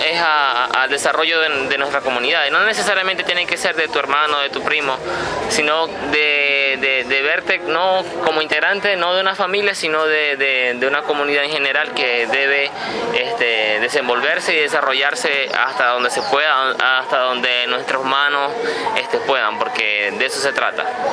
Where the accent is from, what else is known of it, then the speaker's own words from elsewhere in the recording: Maracaibo, Zulia, Venezuela; born there; Yo nací en Maracaibo, pero igual yo conozco mi territorio ancestral, conozco ampliamente todo el territorio Wayuu y sé que soy de ahí, pero permanezco por otras situaciones aquí en Maracaibo.